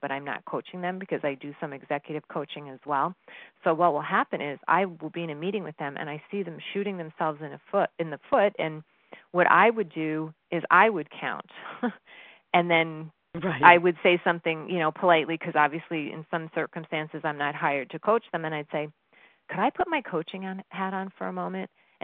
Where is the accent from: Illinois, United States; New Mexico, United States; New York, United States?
New York, United States; I'm from New York and you still live in New York.